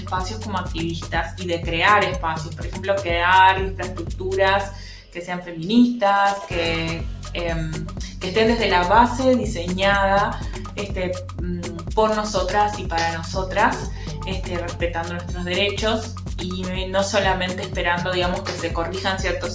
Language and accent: Spanish; Uruguay; soy de Uruguay